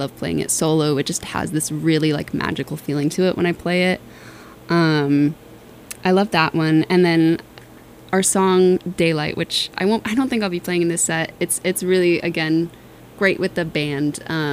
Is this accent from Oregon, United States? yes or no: no; Melrose, Massachusetts, United States; I am from the great city of Melrose, Massachusetts, which here in Medford, that's like, we're probably 15-minute drive from my house. Yeah, so I grew up around here, born and raised